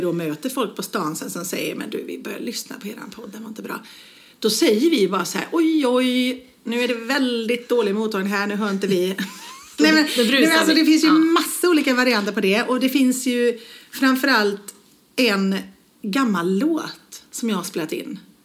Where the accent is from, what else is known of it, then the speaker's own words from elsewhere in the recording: Viskafors, Västra Götaland County, Sweden; Viskafors utanför Borås.